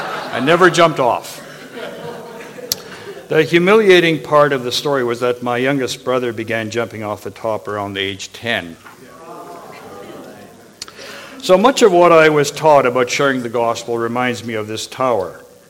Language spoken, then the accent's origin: English; Kelowna, British Columbia, Canada; I grew up in Kelowna